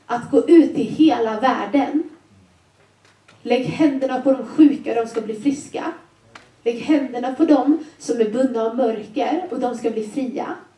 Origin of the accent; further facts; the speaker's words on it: Småland, Sweden; moved away as an adult; now in Gothenburg, Sweden; Jag är från Småland från början, som ni förstod i min, när jag förklarade hur ladan såg ut.